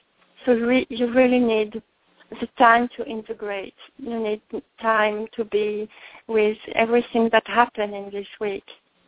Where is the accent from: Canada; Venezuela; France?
France; English is a second language; now in Israel; I'm not born in Israel. I came from France there, and at the first time it was very strange to me, the stress and anticipation for that.